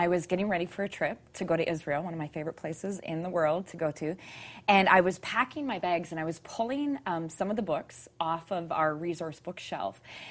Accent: Canada; even though I'm Canadian.

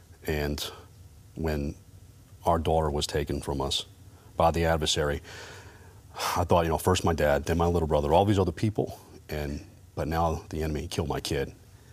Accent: Narragansett, Rhode Island, United States; I'm from Narragansett, Rhode Island.

